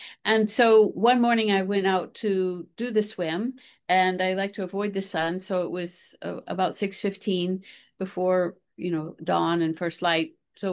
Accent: Alaska, United States; now in Hawaii, United States; So I've always been a swimmer. I'm originally from Alaska.

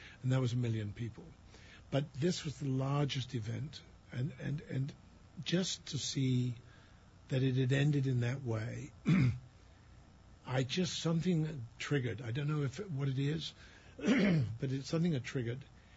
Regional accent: Wales, United Kingdom; And that's, as you can tell from my coloring, I'm Viking Welsh.

